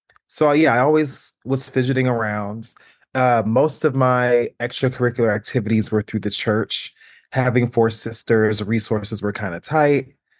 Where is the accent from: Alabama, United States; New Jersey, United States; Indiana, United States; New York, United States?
New Jersey, United States; Montclair; Yes, from Montclair. I grew up right there on Lincoln Street.